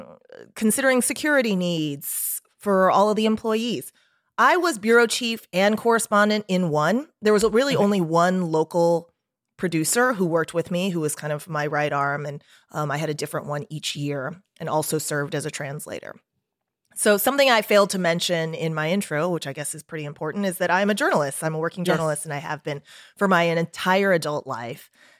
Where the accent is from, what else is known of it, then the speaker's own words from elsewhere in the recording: Dallas, Texas, United States; also born or lived in St. Louis; Yeah, I claim Texas. I was born in St. Louis, but I really claim Texas because those are the roads that I know because I learned how to drive there. And the formative years of my life, I spent in Dallas, Texas.